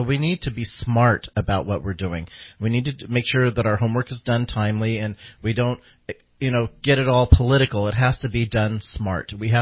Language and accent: English; McArthur, California, United States; I grew up in MacArthur, which is the Intermountain area in northeastern Shasta County, and I grew up up there, and we used to go out in the woods all the time.